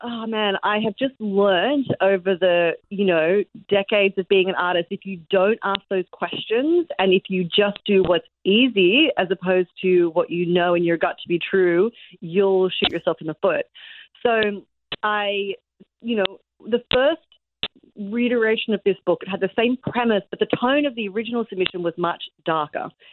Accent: Australia; now in New York, United States; I spent time in my 20s in Australia when I was living in Sydney. I'm Australian, trying to, you know, write TV shows, write pilots

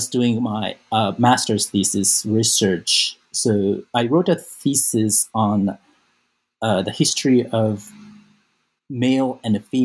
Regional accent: Osaka, Japan; moved away as an adult; so I was born and raised in Japan. I grew up mostly in Osaka

